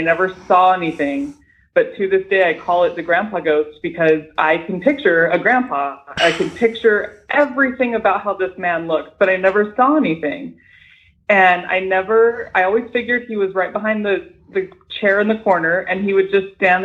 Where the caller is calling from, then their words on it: Las Vegas, Nevada, United States; I'm in Las Vegas.